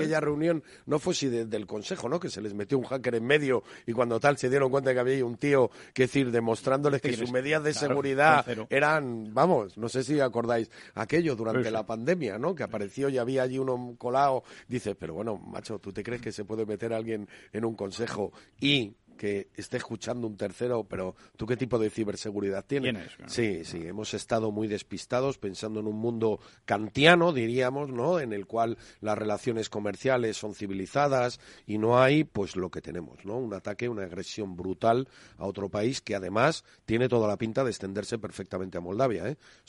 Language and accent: Spanish; Spain; a mí me preocupa más como español